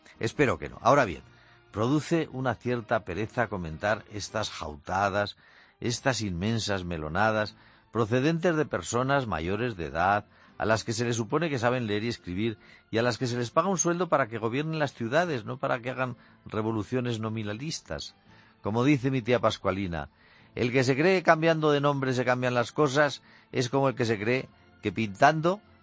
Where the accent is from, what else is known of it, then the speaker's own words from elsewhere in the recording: Zaragoza, Aragon, Spain; en mi pueblo, en Zaragoza